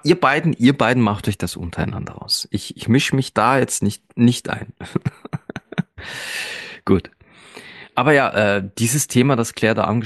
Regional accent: Austria; wie man bei uns in Österreich sagt

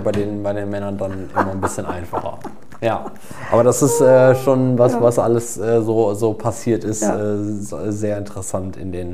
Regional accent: Kempen, North Rhine-Westphalia, Germany; born there; außer dass ich in Kempen am Niederrhein geboren wurde.

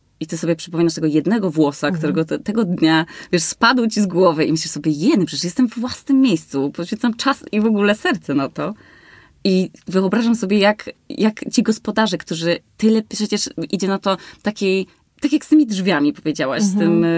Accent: Olsztyn, Warmian-Masurian Voivodeship, Poland; A to niedaleko mnie, bo ja jestem z Olsztyna.

